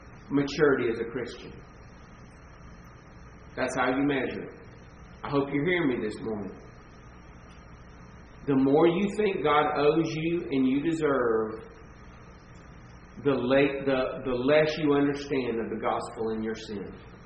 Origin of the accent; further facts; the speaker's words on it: the South, United States; because we are Baptist and we're from the South